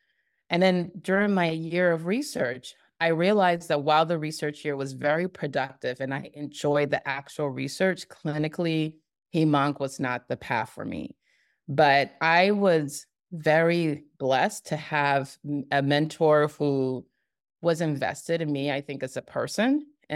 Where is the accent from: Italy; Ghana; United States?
Ghana; I'm originally from Ghana, so I saw it in various forms.